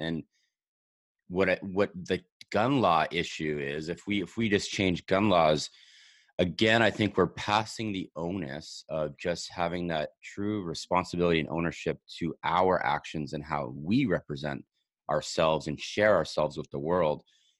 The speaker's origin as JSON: {"language": "English", "region": "British Columbia", "country": "Canada", "tie": "born or raised there", "said": "so I'm a Canadian. Actually, I grew up just north of where you grew up in Seattle. I'm on Vancouver Island."}